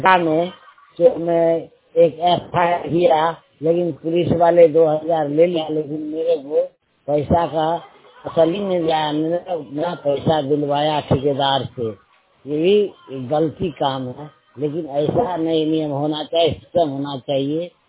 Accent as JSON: {"language": "Hindi", "town": "Vibhutipur", "region": "Bihar", "country": "India", "said": "ग्राम पंचायत बाजीपुर में या प्रखंड विभूतिपुर जिला समस्तीपुर बिहार का रहने वाला हूँ।"}